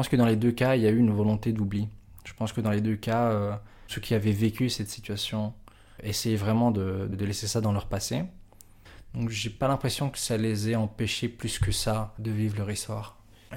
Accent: Brussels, Brussels-Capital Region, Belgium; je suis d'origine italo-grecque, je suis né, j'ai grandi à Bruxelles

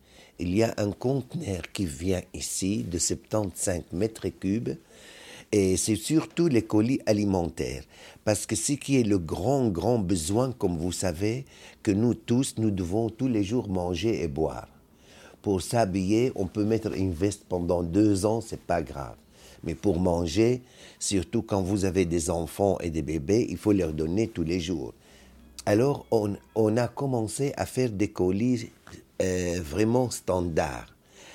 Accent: Syria; French is a second language; moved away as an adult; also born or lived in France; Je suis d'origine syrienne, et j'ai quitté la Syrie, pas parce que j'étais amoureux, que je suivais une fille, hein. Non, c'était pour étudier.

